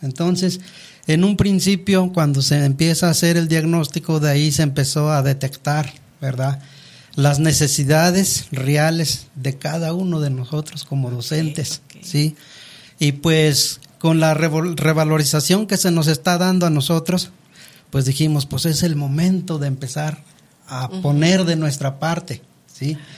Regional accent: Veracruz, Mexico; first language Nahuatl; Spanish is a second language; vengo del estado de Veracruz, también soy indígena, sí. Hablante de la lengua materna náhuatl.

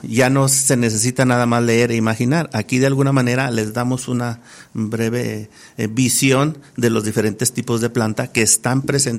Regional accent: Monterrey, Nuevo León, Mexico; also born or lived in Mazatlán / Canatlán; Tenía 6 años, no vivía en Durango. Ya para ese tiempo yo ya radicaba en Monterrey, en Monterrey, Nuevo León. Una parte de mi niñez transcurre en Monterrey, otra parte de mi niñez transcurre en Mazatlán. Nacido en Canatlán.

